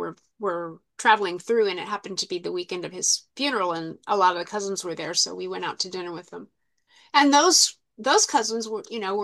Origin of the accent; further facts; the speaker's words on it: Portland, Oregon, United States; also born or lived in California / Minnesota; So I was born in Portland. We moved to California when I was, I guess, around two. We moved to Minnesota. My dad moved corporate. So we moved to Minnesota when I was three, and then back to Portland when I was eight.